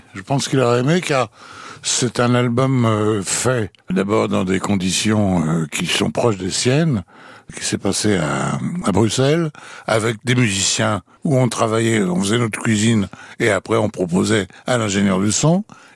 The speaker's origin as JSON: {"language": "French", "country": "France", "said": "ça fait partie du fait que je suis français."}